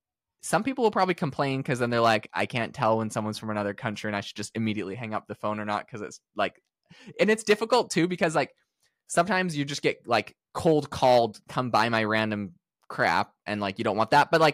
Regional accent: Canada; Also, I'm Canadian, so stupid Canadians, that's really where my accent's from.

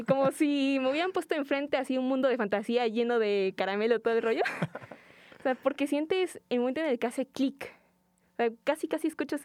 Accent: State of Mexico, Mexico; also born or lived in Tabasco / Veracruz; De hecho, te comentaba el otro día, he vivido en prácticamente todo México. Nací en Tabasco, me quedé viviendo unos meses ahí.

